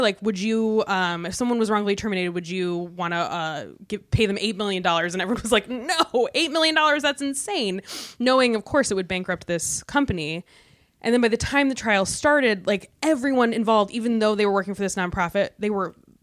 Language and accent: English; Michigan, United States; Or I revealed that I was from Michigan because one of the things is, like, do you have a lawyer in the family?